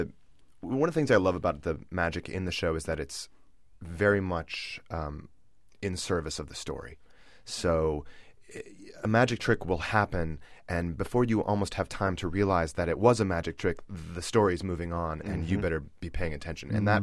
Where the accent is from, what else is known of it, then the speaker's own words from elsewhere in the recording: Minnesota, United States; also born or lived in New York; I was living in New York. For about 5 years prior to this, and I grew up in Minnesota.